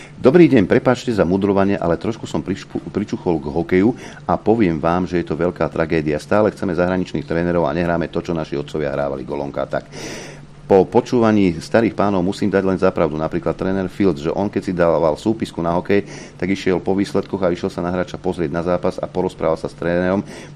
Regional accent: Vrbno pod Pradedem, Moravian-Silesian Region, Czechia; Pochádzam z malého mestečka na Severnej Morave, Vrbno pod Pradedem

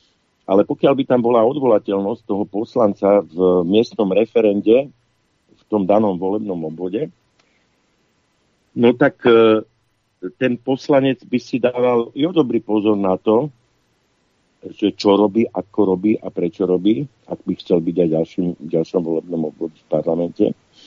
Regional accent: Bratislava, Bratislava Region, Slovakia; Ja som Bratislavčan, však to viete všetci.

